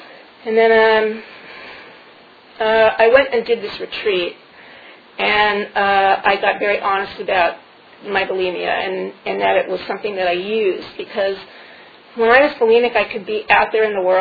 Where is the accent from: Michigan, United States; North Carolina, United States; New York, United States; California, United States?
New York, United States; also born or lived in Dallas, United States; And I'm from New York, but I was living in Dallas at the time, and I was visiting with my mother